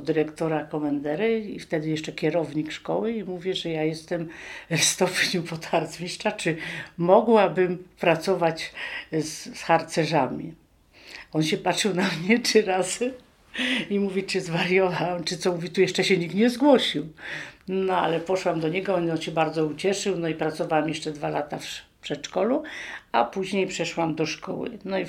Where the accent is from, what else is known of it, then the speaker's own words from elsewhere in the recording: Jaworzno, Silesian Voivodeship, Poland; pochodzę z Jaworzna, tam byłam jako zuchem harcerzem